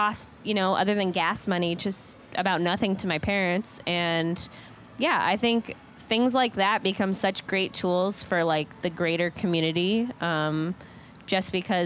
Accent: Boston, Massachusetts, United States; And I'm from Boston, so it's like should know these things.

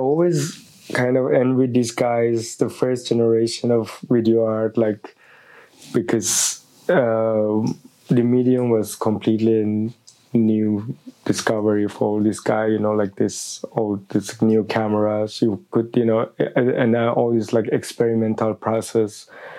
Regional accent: Iran; moved away as an adult; now in Paris, France; the first thing I can say, I'm from Iran, which is, I think, it's a quite a special things I always carry with me

